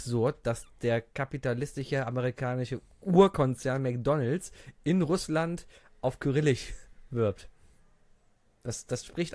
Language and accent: German; Cologne, North Rhine-Westphalia, Germany; Sobald Karneval ist, hast du als Kölner einfach Lust, feiern zu gehen.